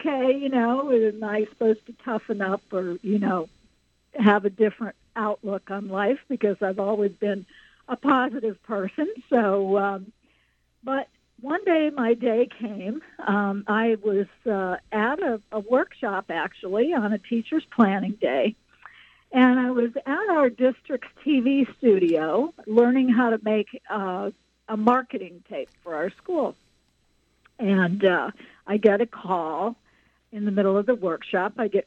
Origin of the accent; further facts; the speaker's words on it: Elmira, New York, United States; I actually grew up in Western New York State. I was born in Chautauqua County off of Lake Erie in Western New York. And I did most of my my school years in Elmira, New York